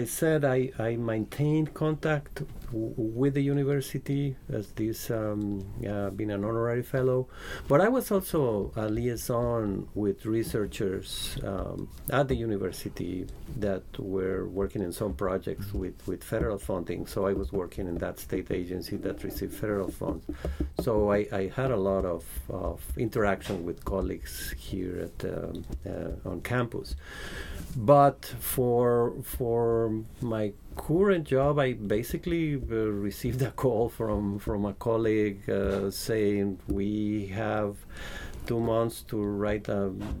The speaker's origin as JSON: {"language": "English", "country": "Mexico", "said": "Yeah, well, I am from Mexico, and I studied general agriculture for my bachelor's. Then I work in the highlands in Mexico, and then in the tropics too."}